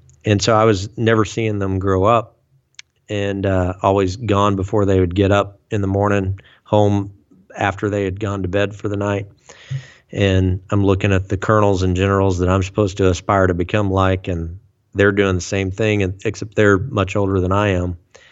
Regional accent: Fort Smith, Arkansas, United States; And I got picked up for an Air National Guard slot in my hometown of Fort Smith.

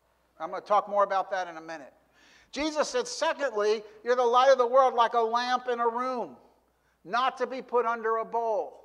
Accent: Paterson, New Jersey, United States; I grew up in Patterson, New Jersey, and we would sing, "Shine all over Patterson, I'm gonna let it shine."

